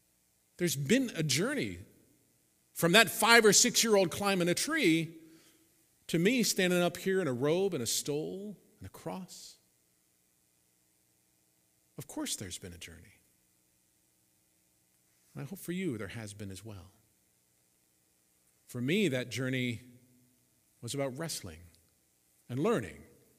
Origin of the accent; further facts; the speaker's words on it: Santa Clarita, California, United States; I grew up, I told you that I grew up in Santa Clarita. This was actually before we moved to Santa Clarita, because we moved to Santa Clarita when I was 7. We hadn't been in the state of California that long because I was born in another state.